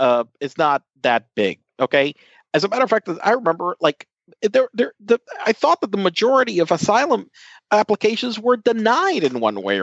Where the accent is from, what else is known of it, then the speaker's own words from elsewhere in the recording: Puerto Rico; even like though I'm from Puerto Rico, I'm like, you know, I don't need a passport to move.